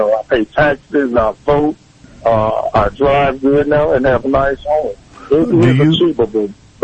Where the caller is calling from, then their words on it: Kansas City, Missouri, United States; and I'm calling from Midtown, Kansas City.